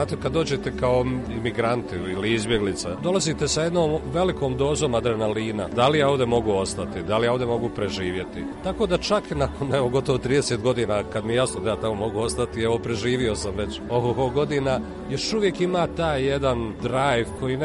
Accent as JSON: {"language": "Bosnian", "town": "Sarajevo", "region": "Federation of Bosnia and Herzegovina", "country": "Bosnia & Herzegovina", "tie": "born there", "said": "Rođen sam u Sarajevu 1963."}